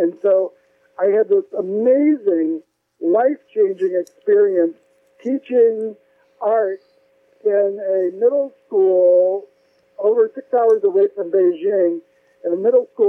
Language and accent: English; Richmond, Virginia, United States; I was born outside of Richmond, Virginia in 1956. I grew up there.